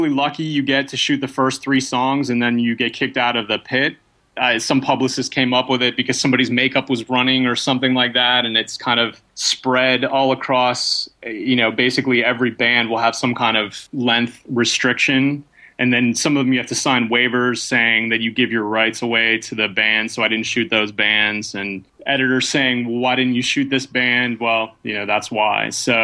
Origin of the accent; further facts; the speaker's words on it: Pittsburgh, Pennsylvania, United States; My hometown, Pittsburgh Pirates, where I'm originally from, were in town to play the Giants